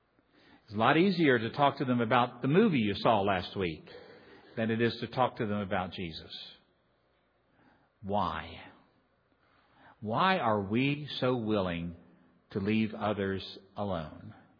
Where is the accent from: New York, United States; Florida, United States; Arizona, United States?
Florida, United States; Okay, now, I'm a Southerner, so I know what it's like in Texas. I'm from the free state of Florida.